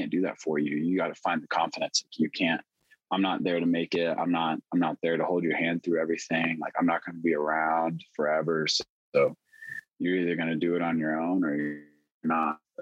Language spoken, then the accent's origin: English; Texas, United States; well, I'm from Texas. Everything's huge in Texas.